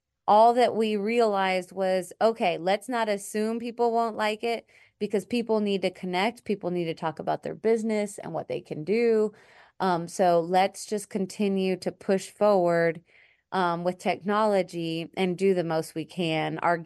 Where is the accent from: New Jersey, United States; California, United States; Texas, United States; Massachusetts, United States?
Texas, United States; San Antonio; also born or lived in Washington, D.C.; I'm actually from San Antonio, but moved around a bit for school and work and was living in Washington, D.C. when I had the opportunity to come back to Texas and transfer with my job.